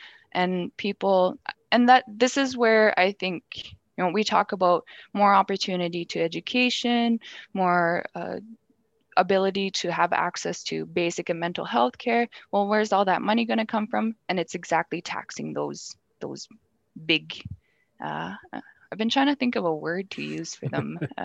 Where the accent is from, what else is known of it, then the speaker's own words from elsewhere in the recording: Canada; And in Canada, as a Canadian, you should have the power and ability to have that right to self-determination